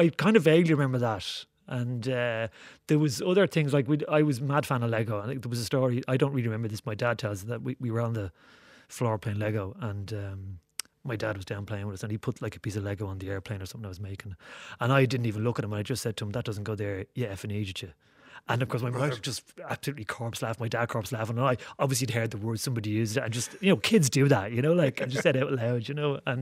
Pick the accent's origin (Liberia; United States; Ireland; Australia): Ireland; Santry, County Dublin; and I grew up in Santry